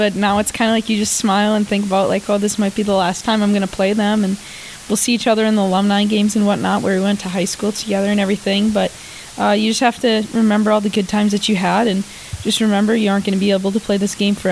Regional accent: Wisconsin, United States; You know, I am from Wisconsin, but I'd have to say the easiest team to get up for has either been Minnesota or Ohio.

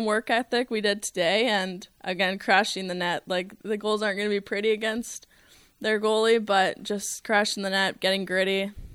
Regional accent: Nelson, British Columbia, Canada; now in Minnesota, United States; I think maybe I took it for granted growing up, because then I come to Minnesota, and all the girls are like, oh my goodness, you're from BC, the mountains.

